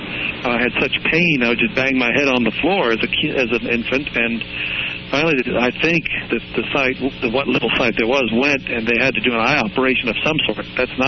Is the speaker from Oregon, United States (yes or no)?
no; Washington, District of Columbia, United States; I grew up living in the Washington, D.C. area.